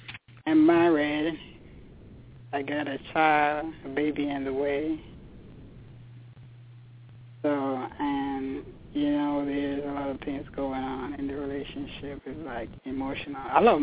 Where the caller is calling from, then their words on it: New York City, New York, United States; I'm calling from New York.